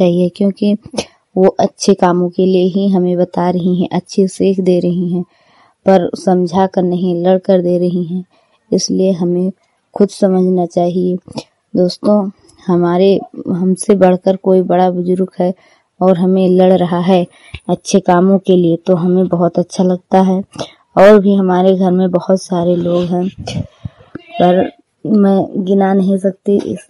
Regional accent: Harihapur, Uttar Pradesh, India; मैं हरिहरपुर गांव जिला सरावस्ती की रहने वाली हूं।

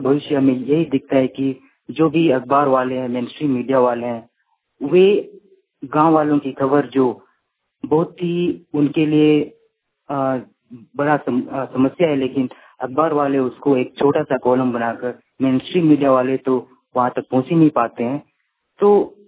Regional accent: Ranchi, Jharkhand, India; और मैं रांची से हूँ

